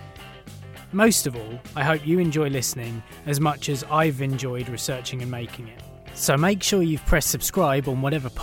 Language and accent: English; United Kingdom; Now, because I'm British